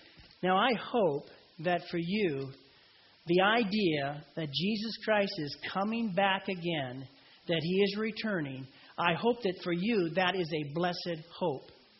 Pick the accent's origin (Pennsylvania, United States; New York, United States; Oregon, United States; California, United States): Oregon, United States; Portland; So, of course, I grew up in Portland, born there, lived there for 60-plus years.